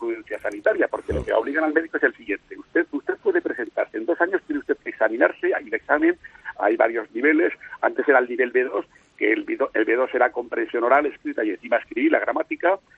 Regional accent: Aragon, Spain; now in Balearic Islands, Spain; yo soy maño, pero hay muchísimos médicos de fuera que entendemos perfectamente el catalán

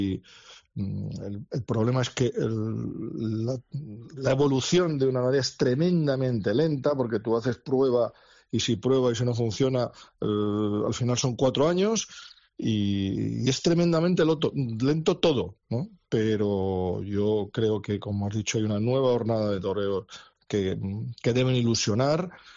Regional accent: Seville, Andalusia, Spain; al final me considero un ganadero sevillano, ¿no? Mis toros viven en sus sierras, mi gente es de Sevilla.

